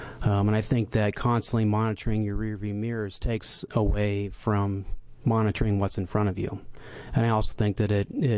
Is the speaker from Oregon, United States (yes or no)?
yes; Beaverton, Oregon, United States; also born or lived in California; I'm from Beaverton, Oregon. I'm a former resident of California.